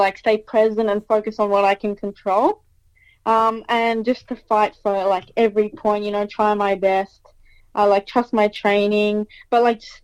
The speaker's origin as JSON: {"language": "English", "town": "Melbourne", "region": "Victoria", "country": "Australia", "tie": "born or raised there", "said": "I was born and raised in Melbourne, and my parents were born and raised in Melbourne as well. My grandparents, both sides, came from Greece, Evia, Mytilene, Peloponnesos."}